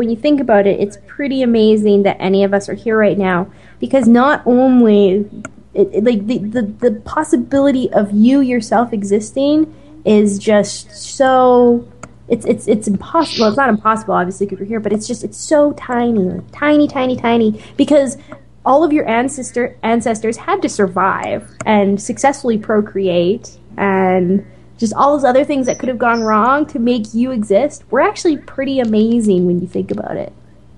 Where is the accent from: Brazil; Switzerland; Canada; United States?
Canada; I can't get Hulu because I'm Canadian.